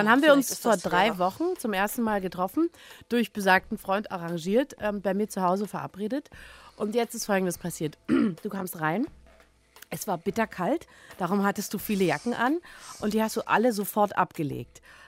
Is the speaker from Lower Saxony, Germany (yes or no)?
no; Berlin, Germany; Wir sind beide im Osten geboren. Unsere Mütter waren am Theater, also ein DDR-Künstlerhaushalt war unser Nest. Wir sind dann nach Berlin-Marzahn gezogen